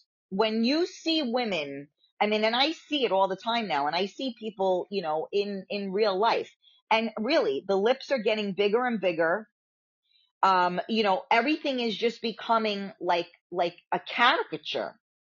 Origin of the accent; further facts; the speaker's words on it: Bronx, New York, United States; also born or lived in Westchester; I grew up in the Bronx and then I moved in Westchester, and they're all similar groups that all do the same stuff.